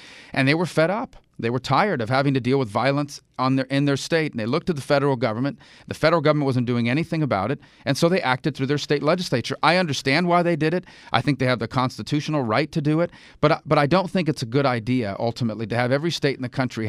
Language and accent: English; United States; born there; the sacrifices and the hard work that they made when they came to this country, and a decade later when I was born in this country, and the experiences that we had there.